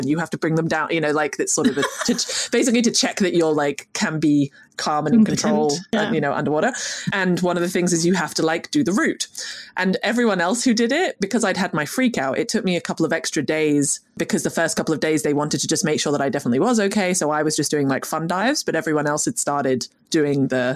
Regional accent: Scotland, United Kingdom; born there; for those listening, I am Scottish by birth, but not

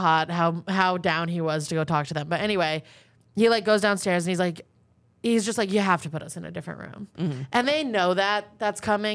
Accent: New York, United States; accent: Long Island; And my accent gets more and more Long Island.

